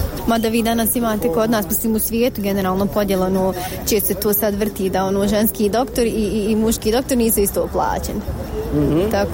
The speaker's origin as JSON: {"language": "Bosnian", "country": "Bosnia & Herzegovina", "said": "Mislim da nije više pitanje uopće muškarci, žene kod nas u Bosni."}